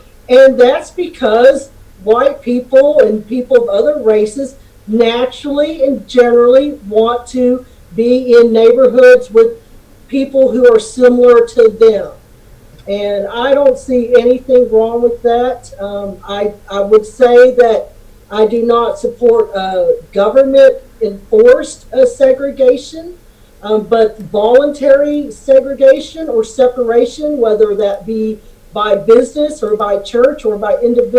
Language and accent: English; the South, United States; I can't say it because I'm a Southerner